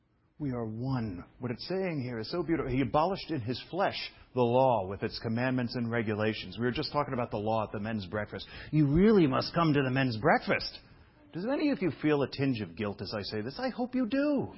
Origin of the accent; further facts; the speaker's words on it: Brooklyn, New York, United States; It's my old joke with the communists I was raised with in Brooklyn.